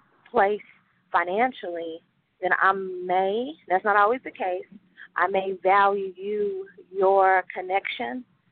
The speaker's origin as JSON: {"language": "English", "town": "Oklahoma City", "region": "Oklahoma", "country": "United States", "said": "I'm from Oklahoma City, and so we weren't a part of the Oklahoma City public school district"}